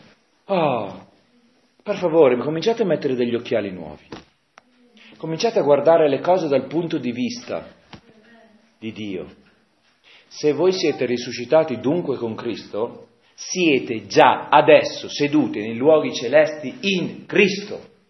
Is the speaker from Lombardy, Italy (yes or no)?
yes; Milan, Lombardy, Italy; io che sono di Milano e voi che siete del nord Italia e della Lombardia